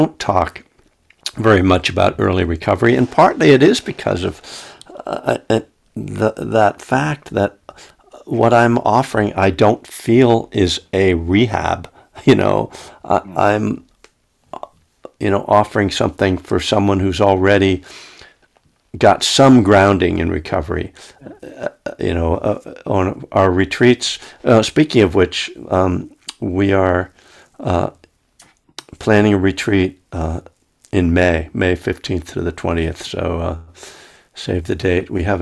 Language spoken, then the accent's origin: English; Bethlehem, Pennsylvania, United States; he's talking about Bethlehem, Pennsylvania is my hometown.